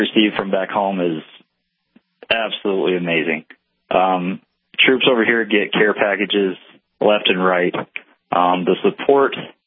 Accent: Bismarck, North Dakota, United States; I'm from Bismarck, North Dakota.

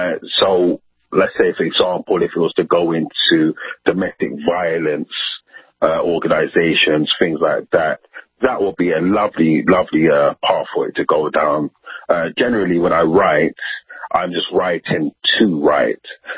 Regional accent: London, United Kingdom; I was brought up in Northwest London, so I know a lot of the corner roads, things like that.

